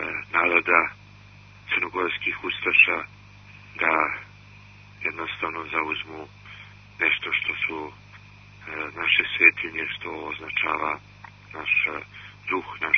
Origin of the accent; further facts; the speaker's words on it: Montenegro; now in Serbia; mi ljudi poreklom iz Crne Gore, Srbi iz Crne Gore